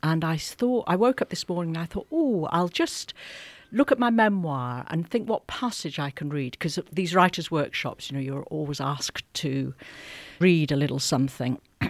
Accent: United Kingdom; now in Hong Kong; we're both British and we're both based in Hong Kong. I've been here longer than you, but we met in Beijing in the late 90s.

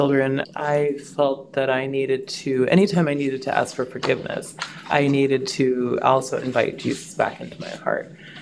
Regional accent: Canada; I grew up in the French school system in Canada, which is very Catholic.

